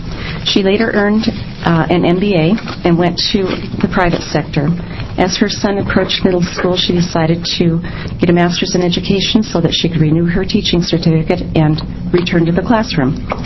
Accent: Prineville, Oregon, United States; now in West Linn, United States; My roots are in Oregon. I've been born and raised in Prineville. I have lived in Portland, but I, for the last 18 years, have lived in West Lynn.

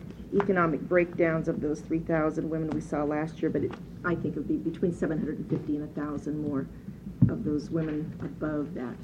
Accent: Oregon, United States; I am from Multnomah County, where we do serve Medicaid-eligible population.

